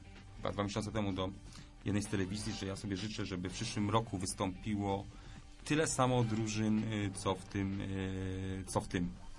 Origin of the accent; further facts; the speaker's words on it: Greater Poland Voivodeship, Poland; Jako Wielkopolanin był Ostrów, było Leszno i było Gniezno.